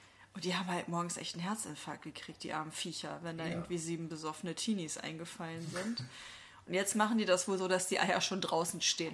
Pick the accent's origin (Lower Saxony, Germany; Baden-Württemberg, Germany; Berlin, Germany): Lower Saxony, Germany; Cloppenburg; ich bin im Landkreis Kloppenburg aufgewachsen. Also für die Insider in Seewilden.